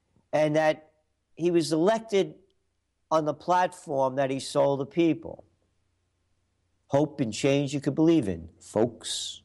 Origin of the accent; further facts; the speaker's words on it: Bronx, New York, United States; When I grew up in the Bronx, it was Olinville. That was our thing. And Woodbine, and Greenwood, when we moved to Yonkers.